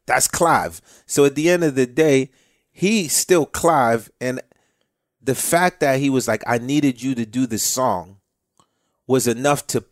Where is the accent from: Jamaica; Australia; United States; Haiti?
Haiti; And being I'm from Haiti, you know, Cuba, it's all in my blood.